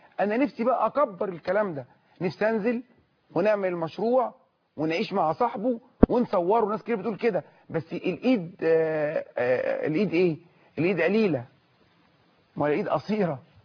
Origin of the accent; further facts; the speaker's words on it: Egypt; يبني بلدنا مصر الغاليه